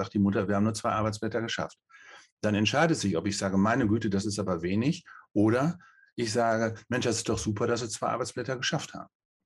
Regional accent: North Rhine-Westphalia, Germany; Ich bin in der Paderborner Gegend groß geworden. Da können Sie sich vorstellen, katholischer geht in Deutschland kaum noch, höchstens in einigen Ecken in Bayern.

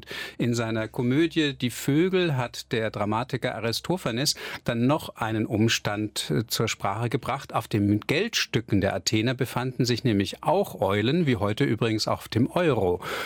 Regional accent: Hamburg, Germany; born there; ich bin gebürtiger Hamburger

